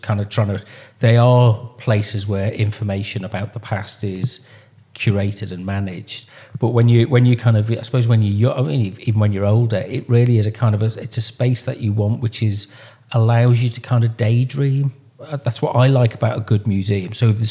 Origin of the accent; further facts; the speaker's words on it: Liverpool, North West England, United Kingdom; So growing up in Liverpool